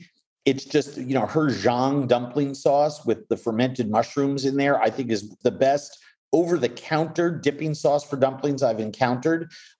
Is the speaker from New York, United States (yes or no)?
yes; New York, United States; And I grew up in New York, so, you know, it's just not that bad.